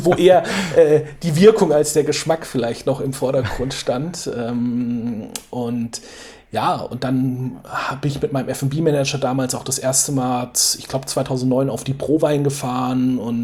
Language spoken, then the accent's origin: German; Bavaria, Germany; born there; Also ich komme ja gebürtig aus einer Weinbauregion. Ich bin in Franken geboren